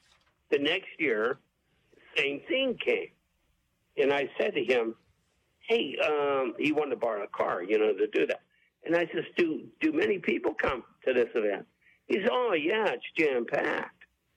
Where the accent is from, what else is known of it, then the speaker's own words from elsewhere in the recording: Trafford, Pennsylvania, United States; Well, you know, we grew up in Trafford. We went to college at Youngstown together